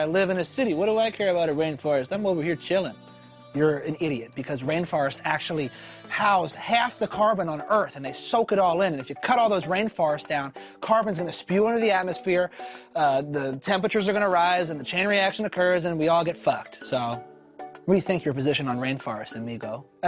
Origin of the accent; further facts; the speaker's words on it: Philadelphia, Pennsylvania, United States; I don't have it four times a week, but I mean, I'm from Philly. I eat so many cheesesteaks.